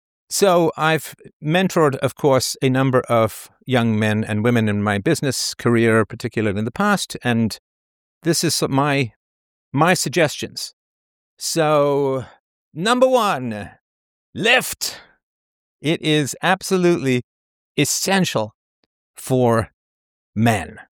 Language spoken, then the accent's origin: English; United Kingdom; because I grew up in the British culture